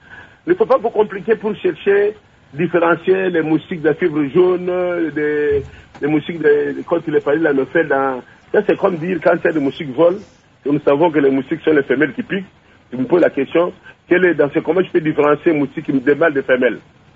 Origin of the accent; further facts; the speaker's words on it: Matadi, Kongo Central, DR Congo; je viens de Matadi, c'est plein d'Aedes